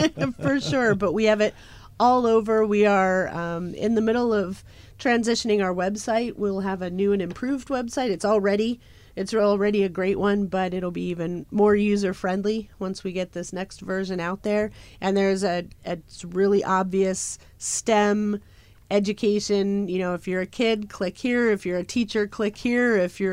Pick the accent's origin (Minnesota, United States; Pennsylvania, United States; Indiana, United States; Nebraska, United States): Pennsylvania, United States; Mars; I grew up in a tiny little town in Pennsylvania. I'm actually from Mars, Pennsylvania, so I'm from Mars.